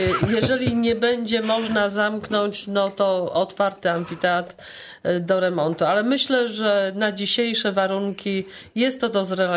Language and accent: Polish; Zielona Góra, Lubusz Voivodeship, Poland; Ja jestem rodowitą zielonogórzanką. W tej okolicy mieszkałam w młodości, chodziłam do szkoły. Teraz też akurat mieszkam niedaleko amfiteatru